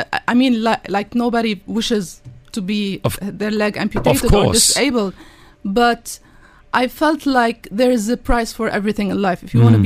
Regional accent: Lebanon; I grew up in Lebanon during the war, and the war ended and I immediately lost my leg.

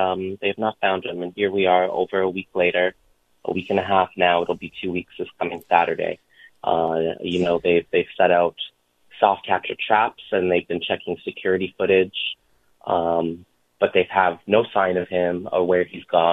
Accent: Winnipeg, Manitoba, Canada; also born or lived in Montreal; I'm originally from Winnipeg. I had made the decision to move back home from Montreal.

